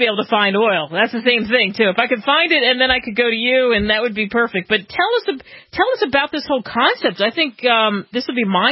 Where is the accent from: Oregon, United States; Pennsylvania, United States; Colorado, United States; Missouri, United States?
Pennsylvania, United States; Philadelphia; also born or lived in California; I grew up in Philadelphia. I've lived in California. I've lived all over the place and all those nooks and crannies. And, of course, now I live in Texas.